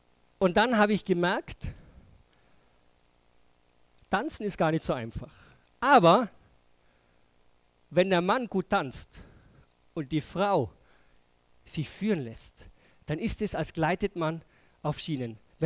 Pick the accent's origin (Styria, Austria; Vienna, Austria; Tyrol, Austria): Tyrol, Austria; Und ich bin im Außerfern aufgewachsen. Da regnet es viel.